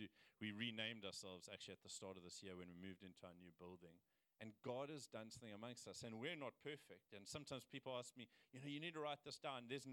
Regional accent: Cape Town, Western Cape, South Africa; like we come from Cape Town where unless you water it, it doesn't grow, you know

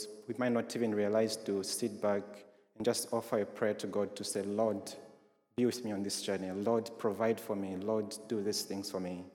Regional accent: Zambia; I loved it in Zambia, I think, because it's a Christian nation. I'm from Zambia

